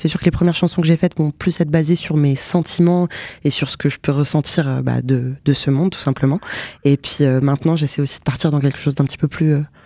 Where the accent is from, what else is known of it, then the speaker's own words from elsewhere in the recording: Nancy, Grand Est, France; hein, je suis originaire de Nancy, j'ai 29 ans